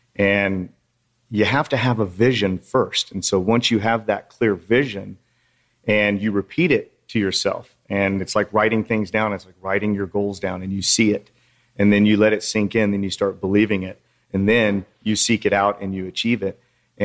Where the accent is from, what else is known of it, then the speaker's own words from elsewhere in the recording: Texas, United States; also born or lived in Colorado; because I was born in Colorado and raised in Texas.